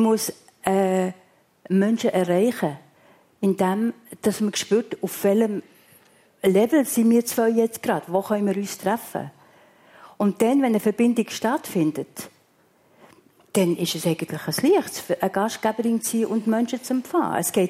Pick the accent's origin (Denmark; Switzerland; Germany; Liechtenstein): Switzerland; Und das haben wir als Schweizer nicht unbedingt im Blut, der Dienstleister.